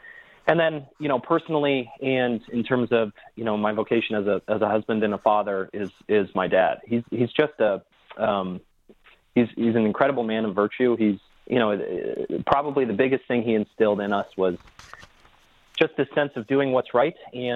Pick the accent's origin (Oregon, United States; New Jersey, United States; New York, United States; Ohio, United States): Ohio, United States; Columbus; But so I grew up in Columbus, Ohio, right next to OSU